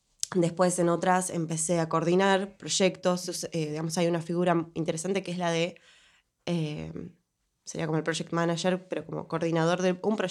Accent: Buenos Aires, Argentina; Bueno, yo soy de Buenos Aires, nací en Capital.

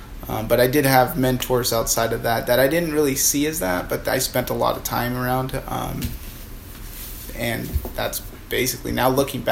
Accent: Washington, United States; now in San Diego, United States; So like I mentioned, we're in San Diego now, but I'm from Washington State. I was raised by a single mother and an older sister.

